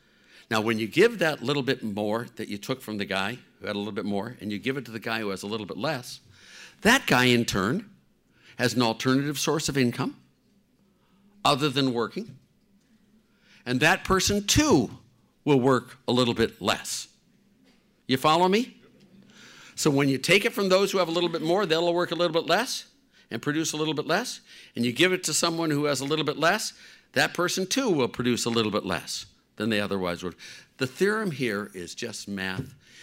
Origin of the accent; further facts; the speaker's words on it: Cleveland, Ohio, United States; also born or lived in Youngstown; My home state of Ohio, I was born in Youngstown, raised in Cleveland.